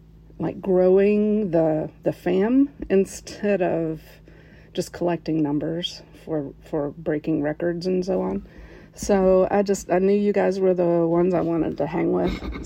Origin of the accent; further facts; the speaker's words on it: West Virginia, United States; now in Cincinnati, United States; But I moved here and I didn't know a soul. And compared to where I grew up in West Virginia, you know, Cincinnati is a pretty big town. And my accent's mostly gone